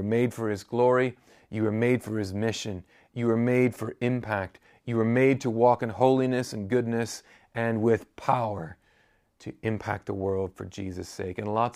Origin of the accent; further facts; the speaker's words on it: Midwest, United States; And I grew up in the Midwest of America, and we're exactly the same way.